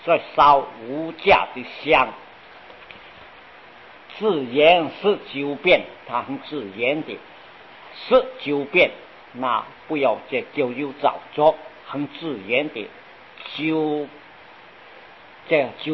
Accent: China; 我们中国人啊都喜欢一直晒他和菩萨的圣号

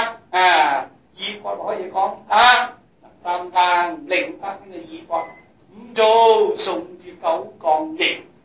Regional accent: Guangdong, China; born there; 我们生在中国岭南那个天方，以有的不正啊，岭南人讲话呢，不懂这个普通话的，普通话唔识讲又唔识懂

